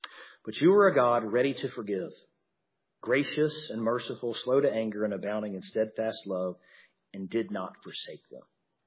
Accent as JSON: {"language": "English", "region": "Alabama", "country": "United States", "tie": "born or raised there", "said": "I understand I grew up in Alabama, but that equates to a half a day."}